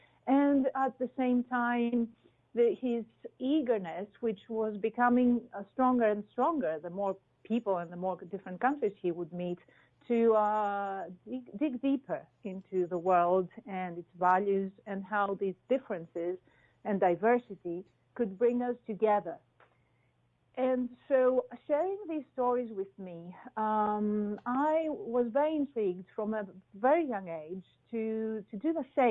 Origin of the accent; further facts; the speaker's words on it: Athens, Attica, Greece; I was born and raised in Athens.